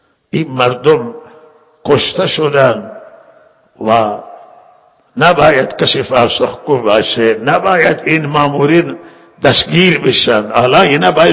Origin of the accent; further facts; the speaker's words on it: Iran; ما همه ما ایرانیم